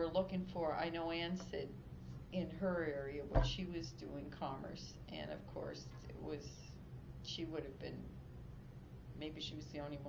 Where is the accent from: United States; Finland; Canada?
Canada; Halifax, Nova Scotia; I grew up in Halifax. Your neighbors were Jewish, Roman Catholic.